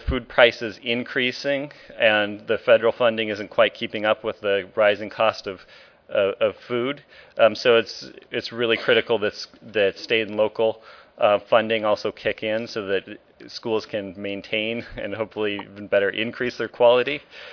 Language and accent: English; Portland, Oregon, United States; I'm from Portland, Oregon, and worked on the advocacy at the state level there.